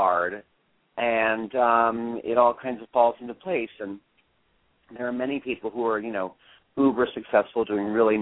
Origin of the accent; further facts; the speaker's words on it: Pennsylvania, United States; And I'm from Pennsylvania, and I've done a bunch of programs with them.